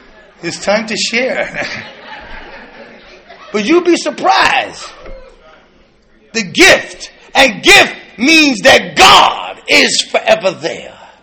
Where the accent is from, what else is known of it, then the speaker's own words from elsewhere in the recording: New York City, New York, United States; Traveling, I'm from New York City